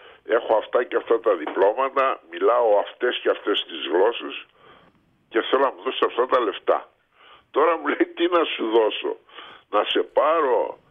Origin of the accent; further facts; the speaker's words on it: Viannos, Crete, Greece; now in Heraklion, Greece; Ναι, είμαι από τη Βιάνο. Είναι το χωριό που λέει Βιάνος. Και ένα ιστορικό χωριό, είχε καταστραφεί ολοσχερός από τους Γερμανούς.